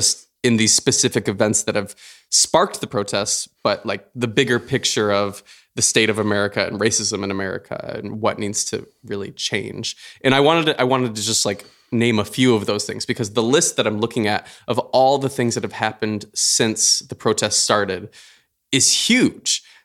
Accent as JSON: {"language": "English", "region": "Michigan", "country": "United States", "tie": "born or raised there", "said": "who we grew up with back in Michigan and have known for a long, long time."}